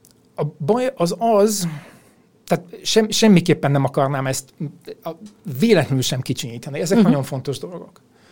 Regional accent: Hungary; természetesen mi magyarok vagyunk, a saját hazánk érdekel minket, egy Magyarország központú világból nézzük mindezt

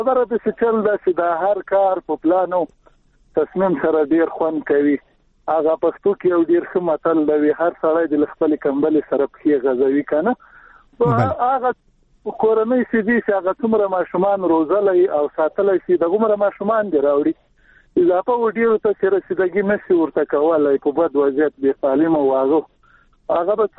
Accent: Paktia, Afghanistan; موږ د پکتیا خو یو غرنی ولایت ته،

